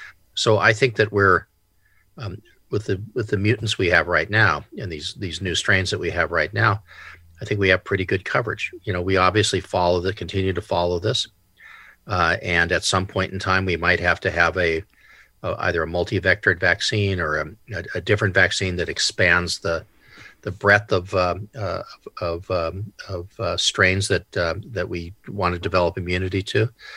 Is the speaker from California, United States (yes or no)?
yes; San Diego, California, United States; I grew up in San Diego